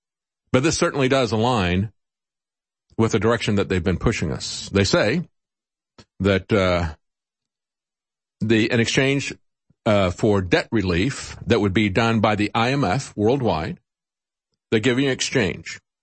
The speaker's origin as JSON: {"language": "English", "country": "Canada", "said": "as a Canadian and more importantly as a parent who wants a better future"}